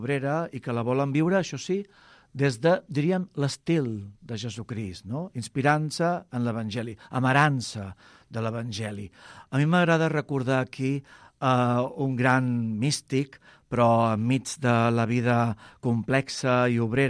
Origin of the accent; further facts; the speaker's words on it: Cornellà de Llobregat, Catalonia, Spain; soc de Cornellà de Llobregat, per tant, una ciutat industrial. Provinc d'una família també, doncs, que va venir d'Andalusia, vas néixer aquí. La meva família és originària de Granada, com ella, tantes famílies en aquell moment dels anys 60. Jo en tinc 55 d'anys.